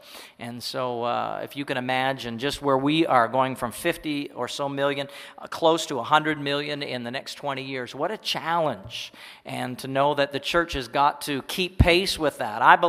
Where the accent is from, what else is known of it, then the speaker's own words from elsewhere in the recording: Canada; And I'm from Canada, and it was just water off the duck's back for me.